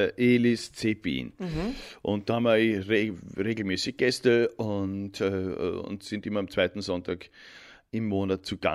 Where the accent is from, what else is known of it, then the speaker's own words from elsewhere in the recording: Vienna, Austria; now in Germany; und ich komme halt aus Wien.